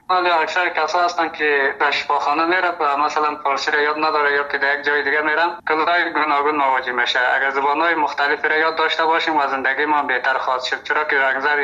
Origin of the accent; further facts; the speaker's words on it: Afghanistan; first language Uzbek; Persian is a second language; حال زبانی مادری ما که است ازبکی است و زبان دری هم دیگه یک 80% دیگه تسلط داریم. خوب استیم و همچنان در پشتو هم یک 20% خوب است.